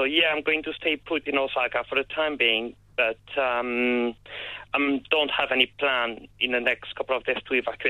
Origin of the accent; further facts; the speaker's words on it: France; now in Japan?; of mind of my family in France, because, I mean, the French newspaper and all the media back in my home country are being extremely dramatic about the situation at the minute